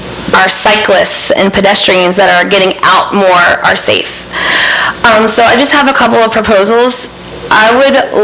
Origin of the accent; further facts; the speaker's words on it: Mandeville, Louisiana, United States; I'm from Mandeville, so we have the Tammany Trace